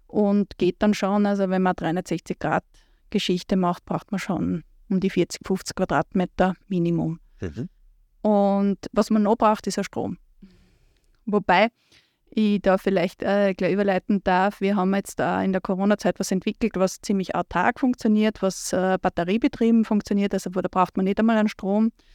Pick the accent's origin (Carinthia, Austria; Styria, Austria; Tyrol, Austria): Tyrol, Austria; moved away as an adult; now in Vienna, Austria; Ich komme aus Tirol. Ich bin aufgewachsen in Tirol und war bis zu meinem 18. Lebensjahr auch dort und bin zum Studium nach Wien gegangen